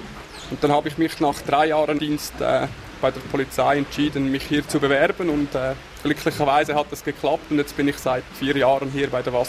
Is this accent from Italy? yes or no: no; Zurich, Switzerland; Ich bin einfach im Zürich-Oberland aufgewachsen, nähe Greifensee, also von daher immer schon extrem der Bezug zu einem See, der war schon immer da.